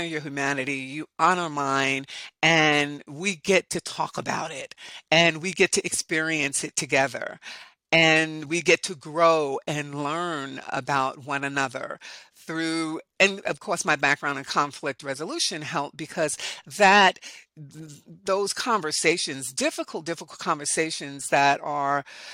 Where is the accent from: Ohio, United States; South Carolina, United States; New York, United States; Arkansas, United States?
New York, United States; And especially being a New Yorker, that was, so that was what it was.